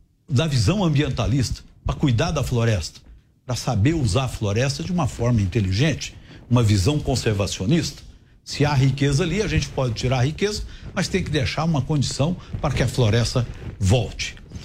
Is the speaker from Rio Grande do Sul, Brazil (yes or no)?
no; Goiás, Brazil; born there; meus filhos nasceram lá, e diz que mãe é quem cria, então é minha terra-mãe, embora eu tenha nascido em Goiás.